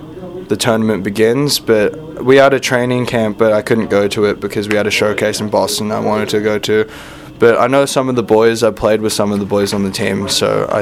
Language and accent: English; Sydney, New South Wales, Australia; now in United States; Sydney, Australia.